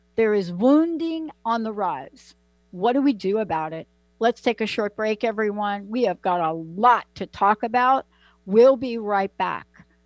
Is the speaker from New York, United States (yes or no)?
yes; Bronx, New York, United States; I'm from the Bronx.